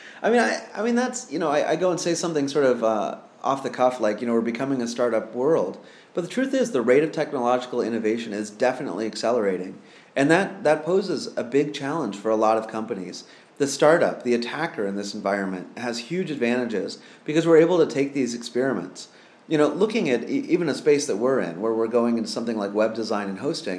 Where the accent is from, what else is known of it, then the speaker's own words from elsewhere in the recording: Sunnyvale, California, United States; I grew up in Sunnyvale, California.